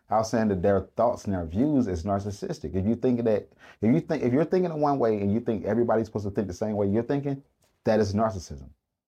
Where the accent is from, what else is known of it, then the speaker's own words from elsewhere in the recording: Atlanta, Georgia, United States; I am from the South. I grew up in the city of Atlanta. I'm from the west side of Atlanta.